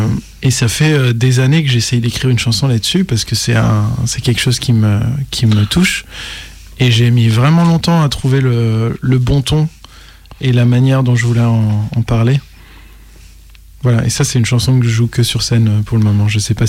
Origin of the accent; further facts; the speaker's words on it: Auvergne-Rhône-Alpes, France; moi, je viens de l'Auvergne, et en fait le conservatoire c'est Clermont-Ferrand